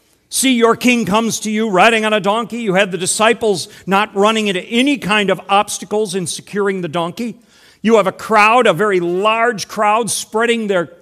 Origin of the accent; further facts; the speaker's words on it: Illinois, United States; You ran into the Fighting Illini, my home state, thank you.